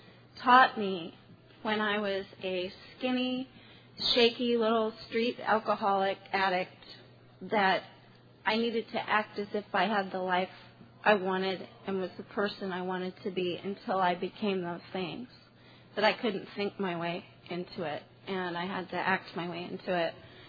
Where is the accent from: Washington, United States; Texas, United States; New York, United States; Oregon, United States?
Oregon, United States; Portland; I'm an alcoholic from Portland, Oregon.